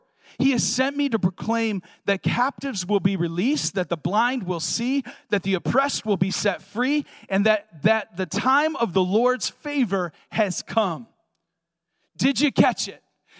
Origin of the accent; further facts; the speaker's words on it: Michigan, United States; I grew up in Michigan on Lake Huron, and we were near Port Huron